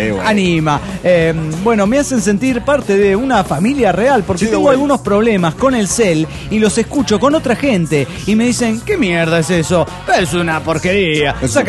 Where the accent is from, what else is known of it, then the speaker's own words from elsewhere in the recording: Querétaro, Mexico; de Querétaro, México.